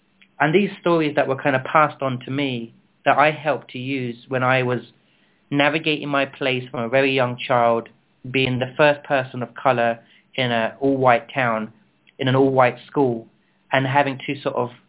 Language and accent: English; England, United Kingdom; now in United States; I was going to sort of maybe start off with kind of growing up in England and then what happened next and what happened next and what happened next until I came to the United States